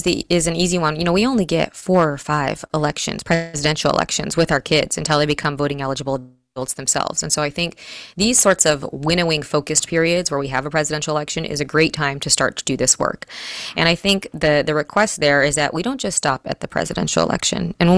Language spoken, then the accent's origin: English; Kansas, United States; Because I grew up in Kansas